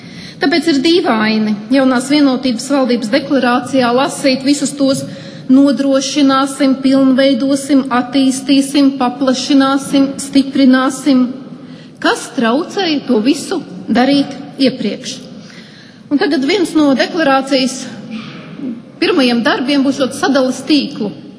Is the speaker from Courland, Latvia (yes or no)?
yes; Courland, Latvia; Pat esmu no Kurzemes